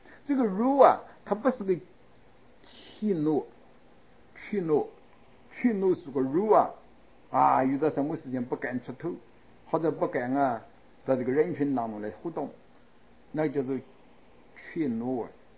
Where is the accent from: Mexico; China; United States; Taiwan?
China; 因为同我们中国人呢修修发发的一盘的观念啊不同